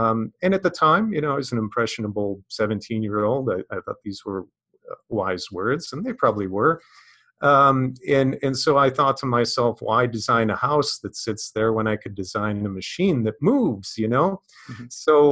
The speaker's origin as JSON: {"language": "English", "town": "Chicago", "region": "Illinois", "country": "United States", "said": "And so I was from Chicago originally and looked at different schools in the Midwest"}